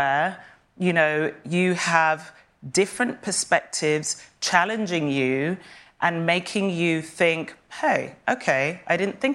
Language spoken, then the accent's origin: English; Kenya; born there; also born or lived in Saint Kitts and Nevis; I was born in Kenya, in a very rural, specific part of Kenya, to a mother who wasn't Kenyan and everyone else was.